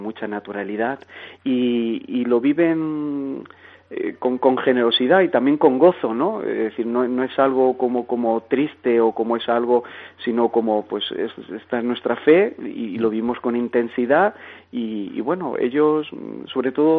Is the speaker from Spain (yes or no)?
yes; Bullas, Region of Murcia, Spain; now in Puerto del Rosario, Spain; la patrona de mi pueblo, que se llama Bullas